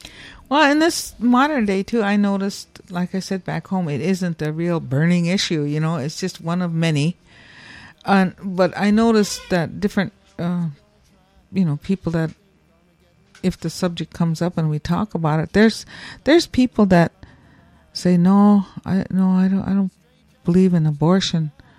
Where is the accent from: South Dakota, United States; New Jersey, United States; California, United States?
South Dakota, United States; I'm from South Dakota, you know, the Northern Plains, you know, I'm only speaking for what I know from my area.